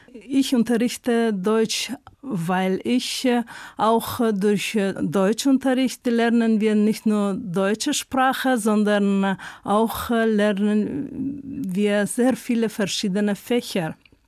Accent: Dushanbe, Tajikistan; German is a second language; komme ich aus Tadschikistan, Hauptstadt Duschanbe. Bin ich 1963 geboren

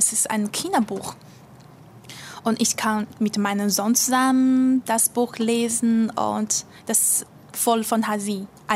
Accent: Shanghai, China; German is a second language; Ich komme aus Shanghai, das ist eine große Stadt Chinas. Ich bin geboren im Jahr 1985.

